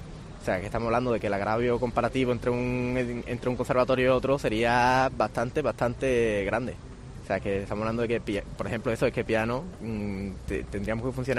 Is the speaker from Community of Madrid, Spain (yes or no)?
no; Lebrija, Andalusia, Spain; yo vengo de un pueblo de Sevilla, yo vengo de Lebrija, yo estoy bastante más lejos de mi casa de lo que podría estar